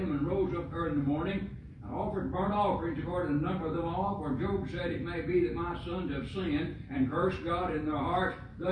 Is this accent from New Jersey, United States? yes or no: no; Liberty, Kentucky, United States; We have a radio program at Liberty, Kentucky, my hometown